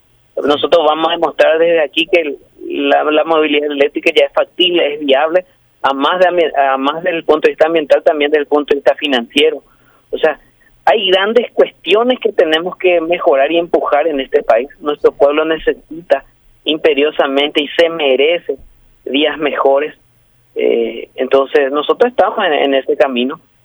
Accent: Paraguay; tenemos que derrotar como pueblo paraguayo este 30 de abril

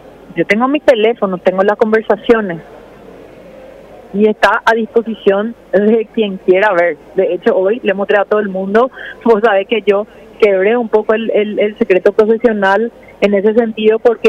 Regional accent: Paraguay; como ciudadana paraguaya

